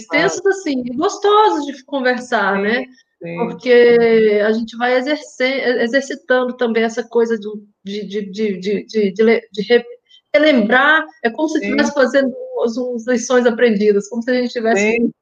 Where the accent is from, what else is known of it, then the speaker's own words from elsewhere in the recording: Brasília, Federal District, Brazil; also born or lived in Minas Gerais; Eu sou mineira, sou nascida em Minas e... Como eu te falei, né? E fui para Brasília, só fui lá em Minas nascer e voltei para Brasília. Tenho muito orgulho de ser mineira, de ser de Brasília